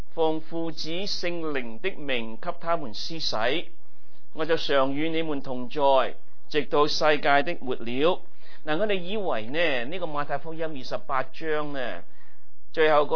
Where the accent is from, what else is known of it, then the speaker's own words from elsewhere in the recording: China; now in United States; 我们中国人，我们来到美国，我们知道什么叫做身份，是吧？